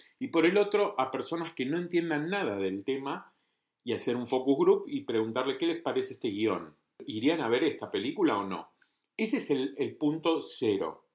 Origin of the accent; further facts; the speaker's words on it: Argentina; y más siendo argentino